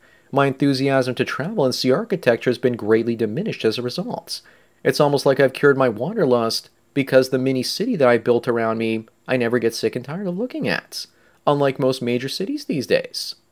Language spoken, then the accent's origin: English; Canada; As a Canadian, I'm sorry for saying that because we do say that a lot, eh?